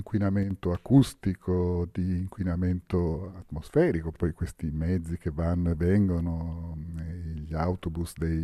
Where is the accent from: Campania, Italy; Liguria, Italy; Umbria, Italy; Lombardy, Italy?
Campania, Italy; Anacapri; born there; sono un giornalista e scrittore. Sono nato ad Anacapri e vi ho la residenza.